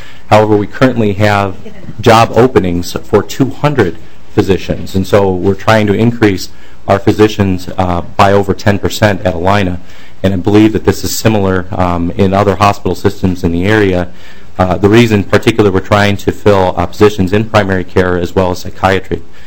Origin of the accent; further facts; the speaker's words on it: Illinois, United States; now in Minnesota, United States; similar to Representative Moran, I grew up in Illinois.